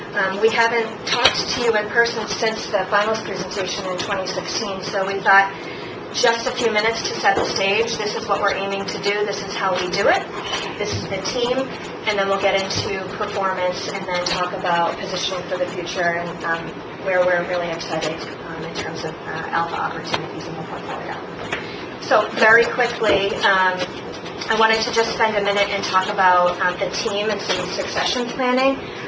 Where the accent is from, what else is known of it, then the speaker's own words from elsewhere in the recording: Boston, Massachusetts, United States; We're from Boston. We can talk really fast, so no worries on that.